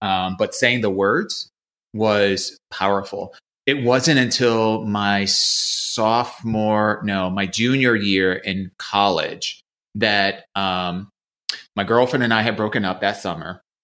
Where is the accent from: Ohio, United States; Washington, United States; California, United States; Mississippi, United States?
Ohio, United States; Maple Heights; I grew up in Ohio, born in Cleveland. Lived in Maple Heights for the majority of my coming of age years. It's like a small suburb, like southeast of Cleveland.